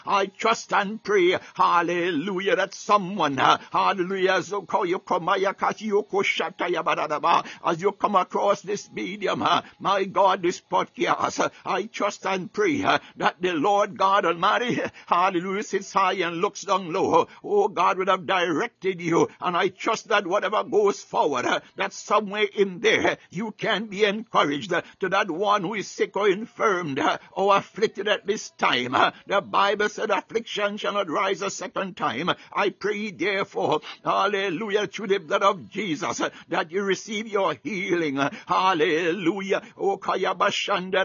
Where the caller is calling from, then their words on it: Baltimore, Maryland, United States; I'm speaking from Baltimore, Maryland.